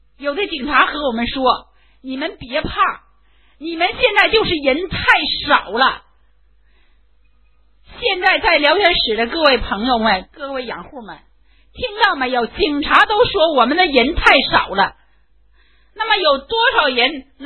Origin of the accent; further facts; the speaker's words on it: Liaoning, China; born there; 那么我生在辽宁，在辽宁政府的领导下我能过上今天这样日子